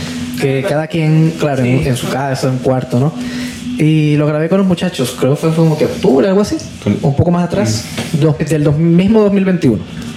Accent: Peru; now in Chile; luego llegué acá a Chile, bueno, de Perú fue una buena respuesta

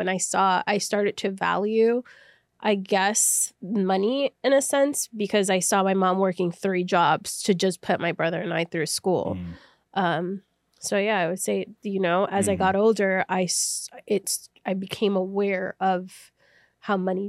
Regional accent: Long Island, New York, United States; But yeah, it was nice growing up in Long Island.

